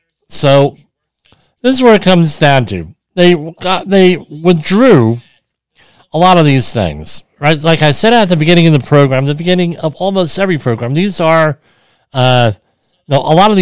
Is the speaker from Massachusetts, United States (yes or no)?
no; New Jersey, United States; I grew up in New Jersey. You have Northern New Jersey, which is distinctly New York.